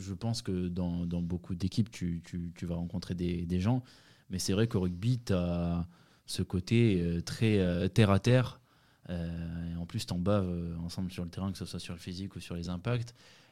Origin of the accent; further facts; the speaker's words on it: Southwest France, France; moved away; Je viens du Sud-Ouest et quand je suis arrivé à Paris, je connaissais personne. Je suis arrivé à Rueil-Malmaison